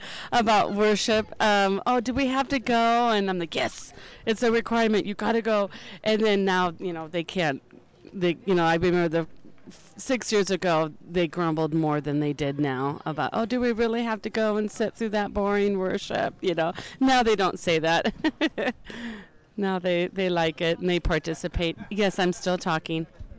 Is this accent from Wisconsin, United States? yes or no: no; Beaverton, Oregon, United States; from Beaverton, Oregon, and first time I got to Holden was with youth groups in mid-80s